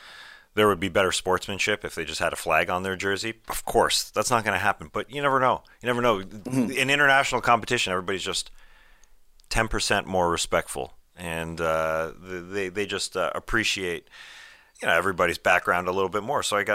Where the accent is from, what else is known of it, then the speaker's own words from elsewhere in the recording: Canada; Maybe it's just because we're Canadian here.